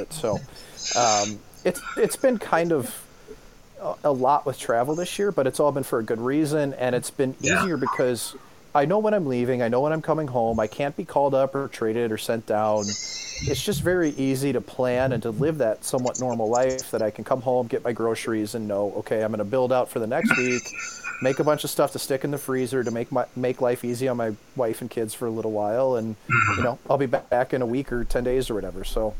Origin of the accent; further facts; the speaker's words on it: Missouri, United States; Then I have to file in my home state of Missouri.